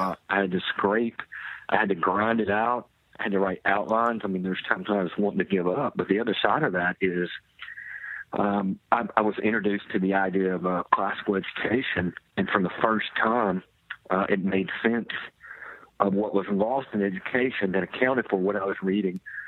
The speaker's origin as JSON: {"language": "English", "town": "Buzzard Roost", "region": "Arkansas", "country": "United States", "said": "And yes, a lot of people love to hear the fact that I'm from Buzzard Roost, Arkansas. And if you don't know where that is, it's between Cottonwood and Snake Island."}